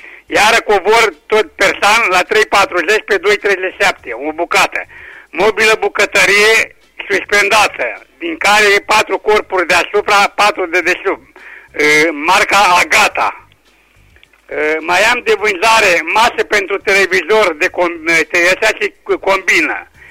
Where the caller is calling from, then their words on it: Oțelul Roșu, Caraș-Severin, Romania; din Oțelul Roșu